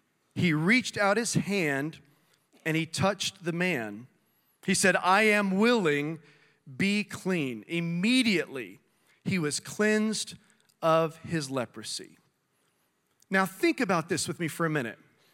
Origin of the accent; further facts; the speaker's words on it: Texas, United States; I grew up in South Texas